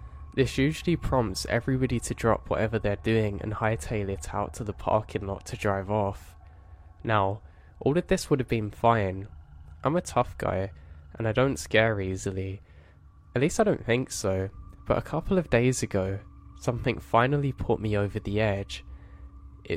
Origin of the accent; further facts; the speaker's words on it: New York, United States; I grew up in New York and I know what a lighting bug looks like, but these aren't those.